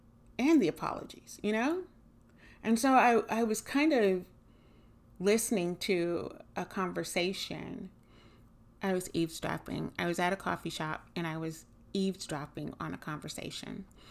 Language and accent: English; Southern United States, United States; And I'm a Southerner, so good Lord, it's just something we do.